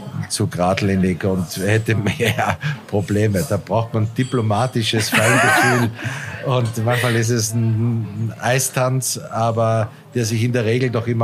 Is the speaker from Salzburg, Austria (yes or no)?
yes; Salzburg, Austria; now in Wuppertal, Germany; neben meiner Heimatstadt in Salzburg, wo ich aufgewachsen bin, am zweitlängsten gewohnt habe, also jetzt über 20 Jahre fast.